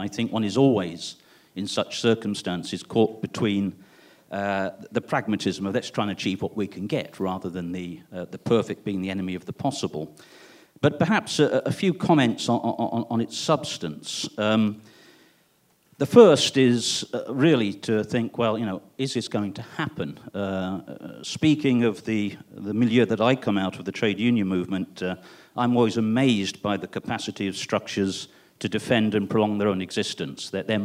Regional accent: United Kingdom; I'm a Brit and I don't understand baseball

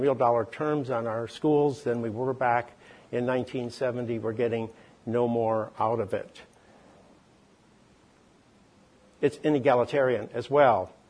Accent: Wellesley, Massachusetts, United States; or Scarsdale, New York, or my hometown of Wellesley, Massachusetts.

